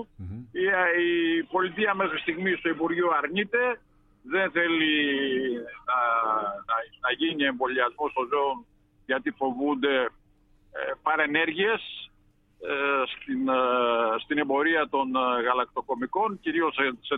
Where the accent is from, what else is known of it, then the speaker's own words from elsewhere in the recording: Central Macedonia, Greece; σαν και είμαι από Χαλκιδική, Θεσσαλονίκη.